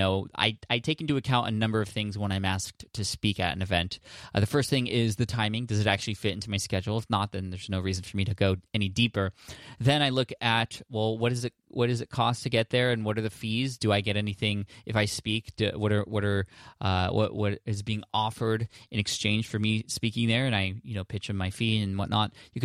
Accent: San Diego, California, United States; happy to say it's in my hometown in San Diego.

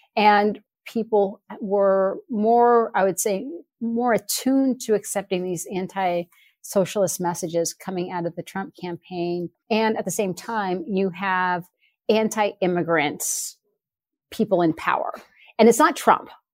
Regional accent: Sonoma, California, United States; When I was growing up in Sonoma, the town next door in Napa

